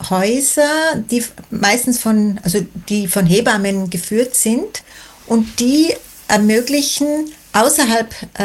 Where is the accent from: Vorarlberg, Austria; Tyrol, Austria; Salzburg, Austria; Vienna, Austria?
Tyrol, Austria; Schwendau; born there; Ich bin in Schwendau geboren, aha, okay. Das ist ganz ein kleiner Ort zwischen Meierhofen und Ibach.